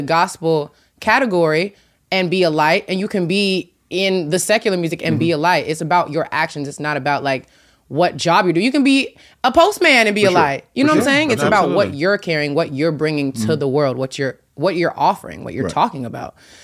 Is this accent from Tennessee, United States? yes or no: yes; Tennessee, United States; Mm-hmm. I'm from Tennessee.